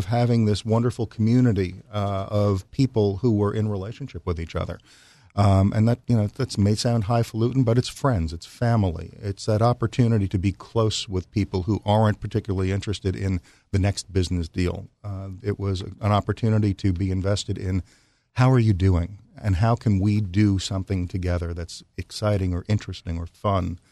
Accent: New York, United States; in New York. Rabbi Louis Frischman's Temple Beth okay. El in Spring Valley was my stomping ground.

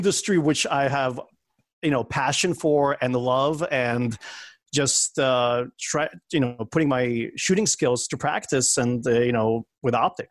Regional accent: Ukraine; now in United States; originally I'm from the Ukraine, a former Soviet socialist republic.

